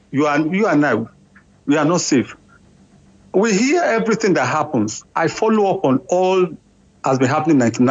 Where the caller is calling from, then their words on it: Sweden; Yeah, I'm calling from Sweden.